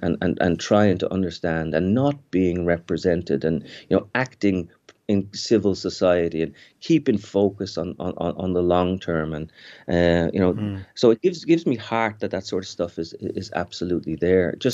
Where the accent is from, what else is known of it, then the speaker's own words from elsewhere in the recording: Ireland; now in New York, United States; I'm Irish, you know, I live in New York